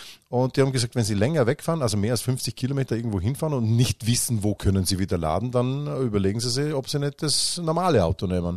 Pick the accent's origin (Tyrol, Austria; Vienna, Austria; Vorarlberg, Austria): Vorarlberg, Austria; Wusstest du, bis 2001 war es bei uns in Vorarlberg erlaubt